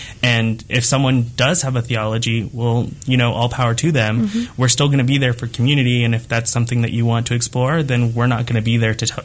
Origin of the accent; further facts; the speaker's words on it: Arkansas, United States; moved away as an adult; now in Kansas City, United States; So it's interesting because I am actually from Arkansas originally, so I moved to Kansas City just a couple of years ago.